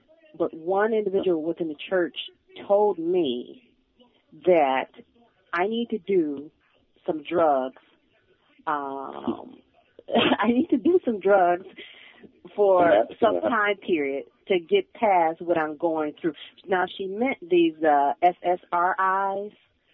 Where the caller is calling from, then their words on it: Michigan, United States; Well, comment, question, yes, both. I'm a TI from Michigan.